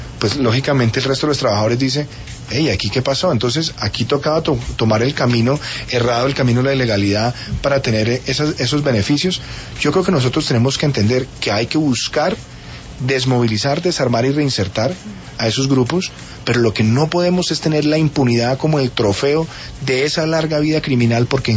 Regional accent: Colombia; a mí no me interesa, como colombiano, hacer trizas los acuerdos.

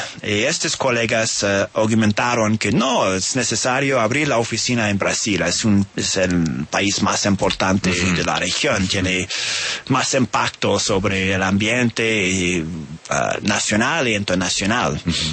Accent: Oregon, United States; also born or lived in California; Sí, soy del estado de Oregon.

